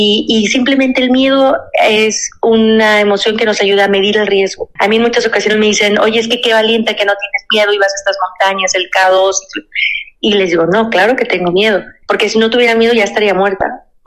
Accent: Aguascalientes, Mexico; Porque aparte yo soy de Aguascalientes, acá no tenemos montañas ni tenemos la oportunidad de tener cursos o un club alpino.

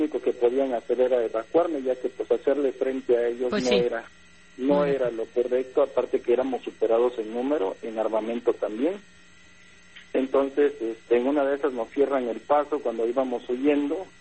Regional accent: Oaxaca, Mexico; logramos llegar hasta la capital oaxaqueña, en donde continuamos nuestra ruta con destino a la ciudad de Cochitlán, de donde soy originario

